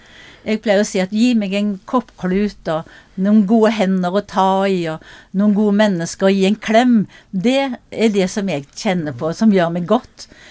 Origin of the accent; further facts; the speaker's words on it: Haugesund, Rogaland, Norway; Men nå flytter vi til Haugesund, som da min hjemby.